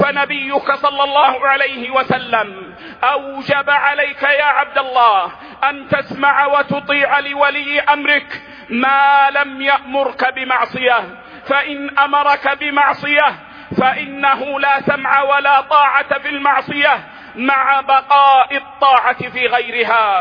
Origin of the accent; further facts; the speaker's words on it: Saudi Arabia; بلادنا السعودية